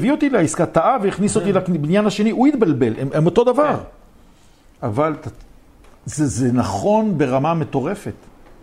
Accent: Jerusalem, Jerusalem District, Israel; עכשיו, אני ירושלמי

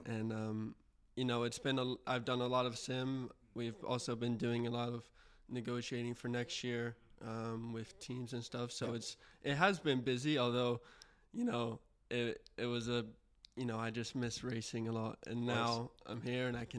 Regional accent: Houston, Texas, United States; So I'm from Houston, so it's only an hour flight to Mexico City.

